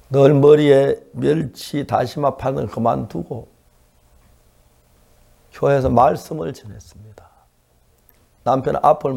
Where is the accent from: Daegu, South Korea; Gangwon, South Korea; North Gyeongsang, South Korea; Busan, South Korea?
North Gyeongsang, South Korea; Seonsan; 제 고향 선산에서 죄사함을 받고